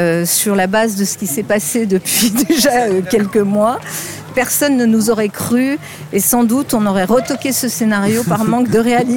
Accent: Lyon, Auvergne-Rhône-Alpes, France; now in Paris, France; Souvent, quand on arrive de province, moi je venais de Lyon

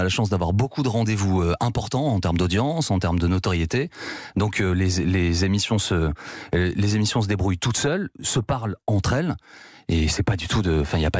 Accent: France; nous sommes français

